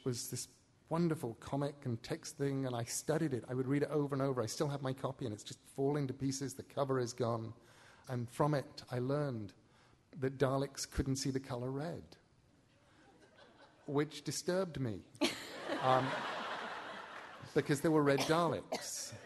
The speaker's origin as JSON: {"language": "English", "region": "England", "country": "United Kingdom", "said": "As an Englishman, I am excused."}